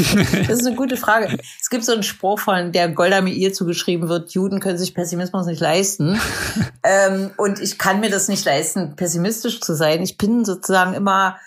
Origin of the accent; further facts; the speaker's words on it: eastern Germany, Germany; Ich bin aus dem Osten und ich habe auch noch eine Stasi-Vergangenheit.